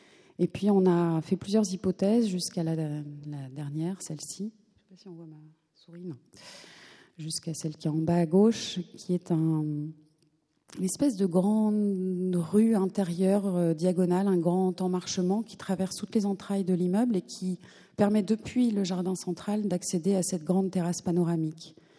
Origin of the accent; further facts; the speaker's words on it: Lille, Hauts-de-France, France; je peux le dire parce que je suis lilloise, mais c'est vrai qu'à Lille, il pleut souvent